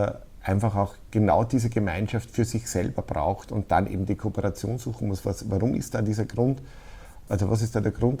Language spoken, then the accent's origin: German; St. Oswald, Austria; oder ich komme selber aus St. Oswald, wo 1.200 Einwohner sind